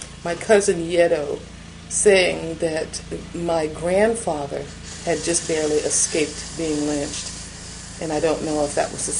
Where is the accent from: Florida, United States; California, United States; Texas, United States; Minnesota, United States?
California, United States; Los Angeles; I grew up right here in Los Angeles, California. I'm native born. I didn't leave Los Angeles until my first year of teaching, which was in 1967.